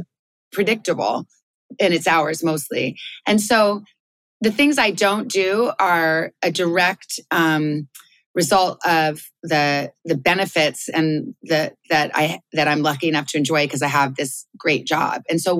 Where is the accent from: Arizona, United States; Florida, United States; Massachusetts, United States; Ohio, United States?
Arizona, United States; Tucson; I remember once I grew up around in Tucson, Arizona, and I know like a little bit of Spanish.